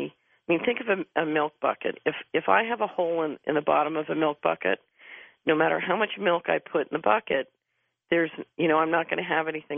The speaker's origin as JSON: {"language": "English", "town": "Philadelphia", "region": "Pennsylvania", "country": "United States", "tie": "born or raised there", "said": "My neighbor, I grew up in West Philadelphia, about a block away from where … mother lived."}